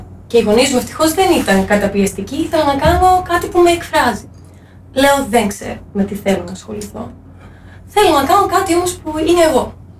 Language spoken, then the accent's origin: Greek; Heraklion, Crete, Greece; 25, λίγα σύντομος, και είμαι μισή από την Κρήτη και μισή από την Πελοπόννησο. Παρ' όλα αυτά έχω γεννηθεί και έχω μεγαλώσει στο Ηράκλειο.